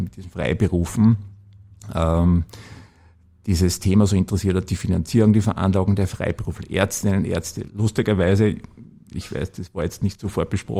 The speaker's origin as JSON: {"language": "German", "region": "Upper Austria", "country": "Austria", "said": "weil ich als Oberösterreicher, wie gesagt, als gelernter Oberösterreicher halt immer ein bisschen plapper"}